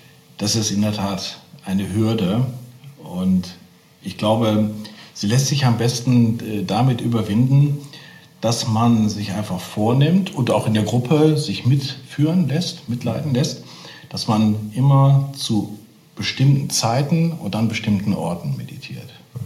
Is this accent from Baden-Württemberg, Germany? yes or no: no; Essen, North Rhine-Westphalia, Germany; ich bin ja im Bistum Essen groß geworden.